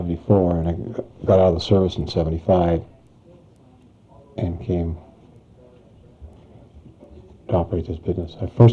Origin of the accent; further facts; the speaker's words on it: Longview, Washington, United States; I was born in Longview, Washington.